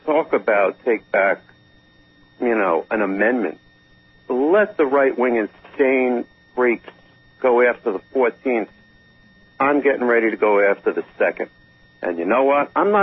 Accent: New York City, New York, United States; I had a number of brothers in my family growing up. Growing up in the New York City area.

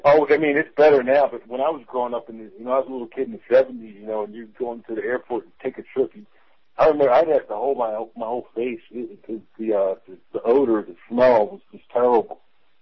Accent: Philadelphia, Pennsylvania, United States; And you know, I'm from Philly, and I'm gonna tell you something.

